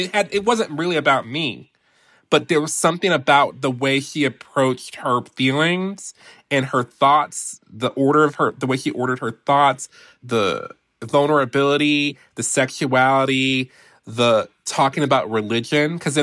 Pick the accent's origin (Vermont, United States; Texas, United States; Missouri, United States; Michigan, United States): Michigan, United States; Detroit; I grew up in Detroit, Michigan, Motown.